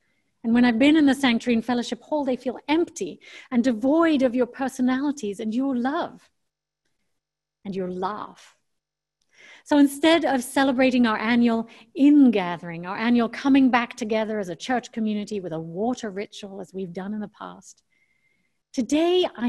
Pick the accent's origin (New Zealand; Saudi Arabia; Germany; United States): Germany; also born or lived in England; Growing up in Germany and England in the days when it was safe to travel between countries